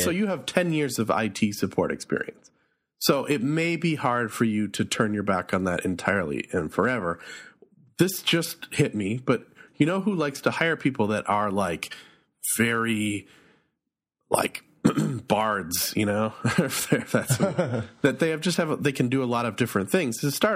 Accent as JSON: {"language": "English", "region": "Midwest", "country": "United States", "said": "And I'm from the Midwest, so I'm not crapping on that."}